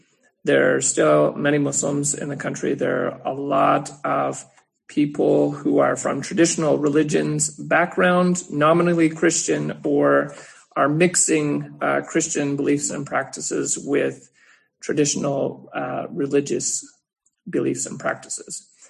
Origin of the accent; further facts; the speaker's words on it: Renfrew, Ontario, Canada; I'm originally from Renfrew, Ontario.